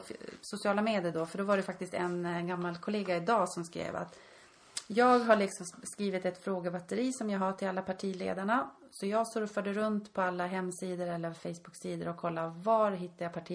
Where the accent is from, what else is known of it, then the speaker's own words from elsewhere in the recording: Haparanda, Norrbotten County, Sweden; kommer jag ju från Haparanda som är en jätteliten kommun. Jag skulle tippa att det är ungefär 10 000 invånare idag.